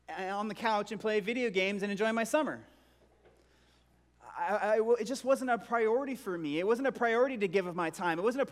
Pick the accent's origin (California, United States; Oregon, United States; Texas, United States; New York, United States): Oregon, United States; Bend; I can think of a time when I was in high school, and I grew up in Bend, Oregon, and my church there was moving from one location to another.